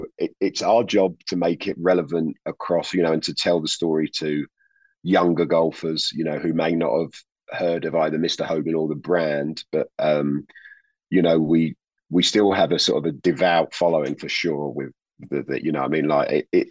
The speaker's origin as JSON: {"language": "English", "region": "England", "country": "United Kingdom", "lives_now": "United States", "said": "it's kind of funny being an English guy and saying it, but you know, I'm really proud to be doing it in the US."}